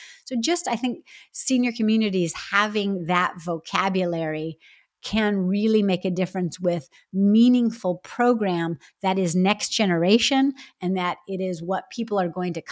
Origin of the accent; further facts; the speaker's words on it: California, United States; and I'm from California, so it helps for me